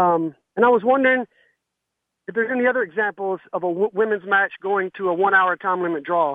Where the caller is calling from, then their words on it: Nacogdoches, Texas, United States; from Nacogdoches, Texas.